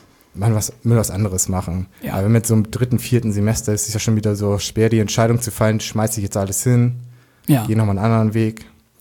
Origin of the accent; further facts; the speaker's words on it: Lockstedt, Germany; Nee, ich komme sogar aus Lockstedt.